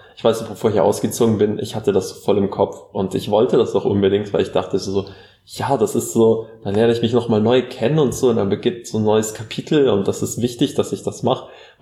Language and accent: German; Bavaria, Germany; now in Schmalkalden, Germany; ich komme aus dem Allgäu.